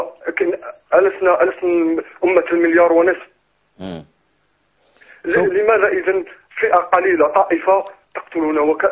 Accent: Algeria; وأنا مواطن من الجزائر

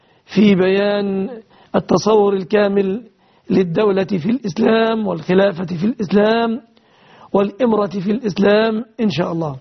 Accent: Egypt; في بلادنا مصر

